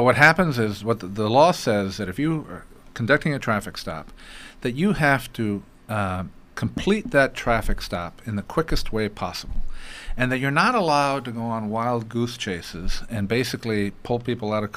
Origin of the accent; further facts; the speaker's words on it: California, United States; now in Wisconsin, United States; I came out here from California over 20 years ago, and I thought I had seen some party animals out there, but Wisconsinites.